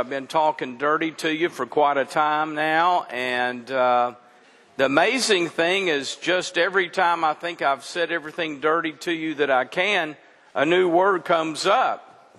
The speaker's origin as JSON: {"language": "English", "region": "Texas", "country": "United States", "lives_now": "Arkansas, United States", "said": "which, you know, I'm a Texan. But we all moved to Arkansas after we get through making a living."}